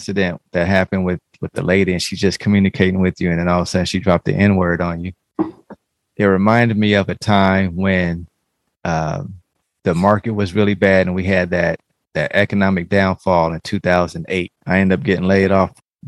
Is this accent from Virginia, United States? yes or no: no; Louisiana, United States; But I think, and just with my family, you know, growing up in Louisiana and going to certain areas where black folks just weren't allowed to go after certain times